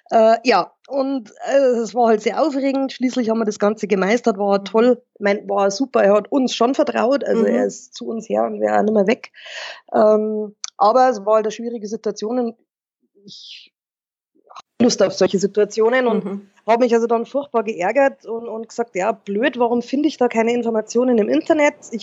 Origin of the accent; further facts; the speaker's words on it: Burghausen, Bavaria, Germany; Nein, ich bin aus Burghausen. Das gehört also weder zum Chiemgau noch zum Berchtesgadener Land noch zu Salzburg. Das ist von Salzburg 60 Kilometer weit weg.